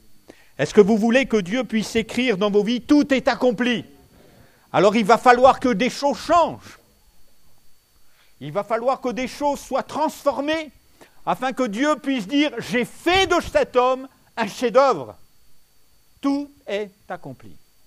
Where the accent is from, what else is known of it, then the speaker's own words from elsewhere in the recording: Aix-en-Provence, Provence-Alpes-Côte d'Azur, France; Moi, je viens d'Aix